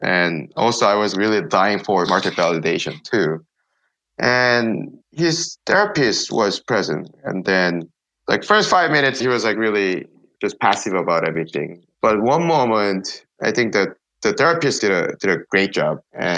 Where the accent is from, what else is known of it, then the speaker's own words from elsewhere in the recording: South Korea; I grew up in South Korea in '80s, and it was not the same country even.